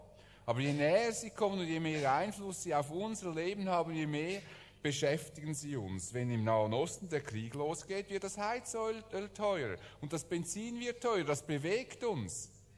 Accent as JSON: {"language": "German", "country": "Switzerland", "said": "Unser Leben ist nicht sicher, auch wenn wir gut versichert sind als Schweizer."}